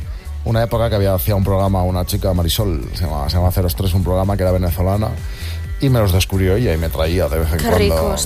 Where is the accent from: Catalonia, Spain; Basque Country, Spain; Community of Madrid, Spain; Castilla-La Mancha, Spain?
Basque Country, Spain; estaba en el campo de Urturi, se llama Urturi, el pueblo, al lado de mi pueblo. O sea, el campo de golf al lado de mi pueblo.